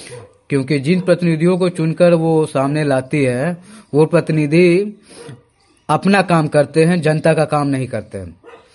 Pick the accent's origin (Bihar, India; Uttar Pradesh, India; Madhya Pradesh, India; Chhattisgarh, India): Bihar, India; मैं मानुपुर दिघवाड़ा प्रखंड से बिलोंग करता हूँ।